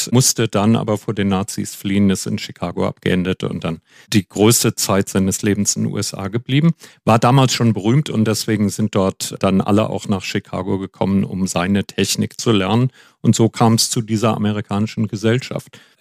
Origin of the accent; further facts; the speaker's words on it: Frankfurt, Hesse, Germany; also born or lived in Heidelberg; Ich bin aus der Frankfurter Gegend, hatte seinerzeit in Frankfurt angefangen zu studieren, war dann immer schon ein bisschen rastlos gewesen, nach ein paar Semestern nach Heidelberg gewechselt